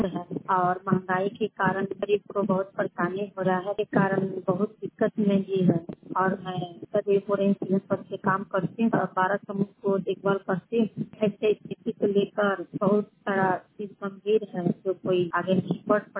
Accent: Motihari, Bihar, India; मैं मोतिहारी जिले की रहने वाली हूँ।

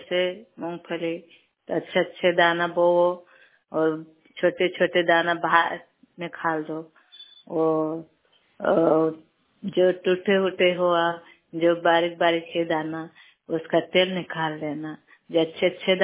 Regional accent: Barwani, Madhya Pradesh, India; बड़वानी की।

